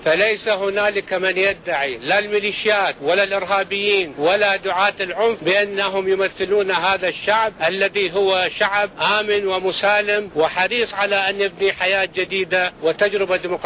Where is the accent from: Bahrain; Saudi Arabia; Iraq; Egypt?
Iraq; لتأكيد التزامنا كعراقيين من جميع التيارات والفئات